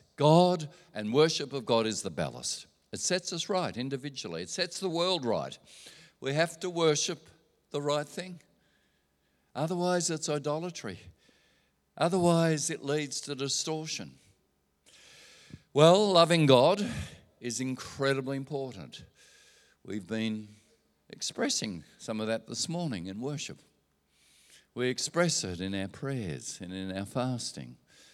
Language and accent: English; Australia; And I grew up in Australia where if a woman married, she had to retire from the public service.